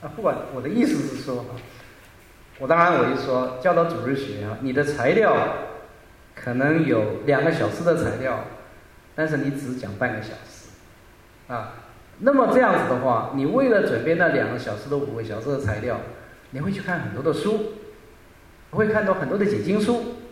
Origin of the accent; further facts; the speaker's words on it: Guangdong, China; 我是广东人啊，我不但是广东人，我是客家人啊。